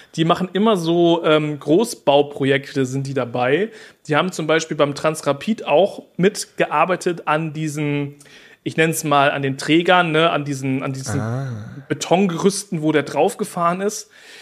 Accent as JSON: {"language": "German", "country": "Germany", "said": "Und bei uns in Deutschland, wenn da eine Bundesstraße gebaut werden soll, da muss erstmal über Jahrzehnte eine Planungsgeschichte da an den Start gebracht werden."}